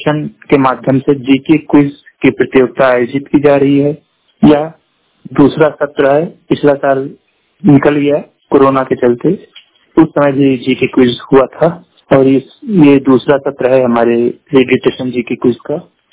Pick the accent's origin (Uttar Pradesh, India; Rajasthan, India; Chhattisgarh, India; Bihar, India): Uttar Pradesh, India; Lucknow; हम डिस्ट्रिक्ट लखनऊ से बिलोंग करते हैं। दृष्टिबाधित दिव्यांग हूँ।